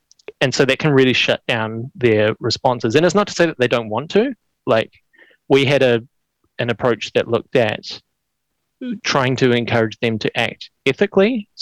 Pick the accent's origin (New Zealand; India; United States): New Zealand; South Island; I mean, I'm from the South Island.